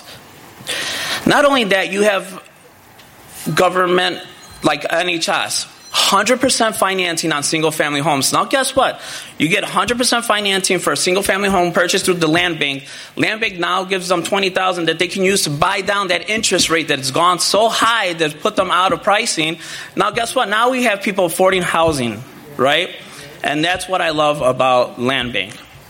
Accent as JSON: {"language": "English", "town": "Chicago", "region": "Illinois", "country": "United States", "tie": "born or raised there", "said": "I was born in Humble Park, believe it or not, when it was Humble Park. Went to Logan Square"}